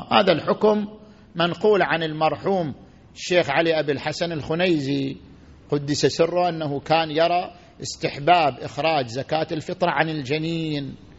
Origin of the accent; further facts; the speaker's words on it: Qatif, Eastern Province, Saudi Arabia; أنا من أهل القطيف وعندي وكالة عن الفقراء الموجودين في البحرين، فأنا أقبض عنهم وأنا داخل القطيف